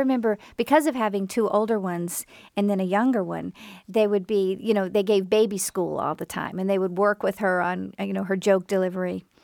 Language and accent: English; the South, United States; And see, I'm from the South, where it must be a tradition that you're allowed to complain as long as you make it funny.